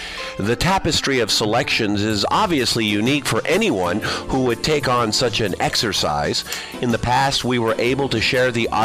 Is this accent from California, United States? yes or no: yes; Los Angeles, California, United States; I was born in Boyle Heights in 1957. Raised a Catholic, I spent my early formative years at Our Lady of Guadalupe in East Los Angeles.